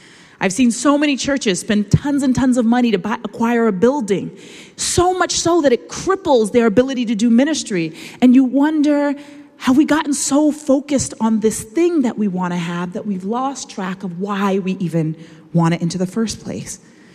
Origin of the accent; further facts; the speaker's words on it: Boston, Massachusetts, United States; now in Cambridge, United States; I grew up in Boston. As much as I love Cambridge, as I said, I went to church here.